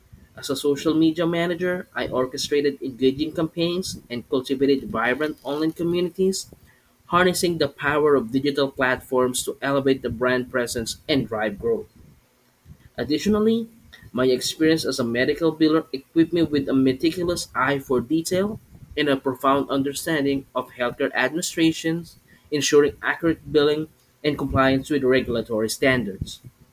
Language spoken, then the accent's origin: English; Philippines; first language Filipino; English is a second language; I also speak three languages: my mother tongue, which is Filipino, English, and Spanish.